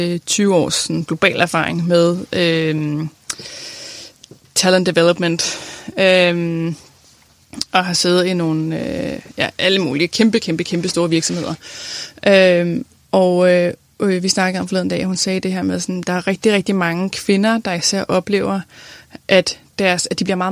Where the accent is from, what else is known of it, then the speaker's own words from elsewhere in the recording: Copenhagen, Capital Region of Denmark, Denmark; der måtte være andre end mine 10 veninder hjemme i København, der læste med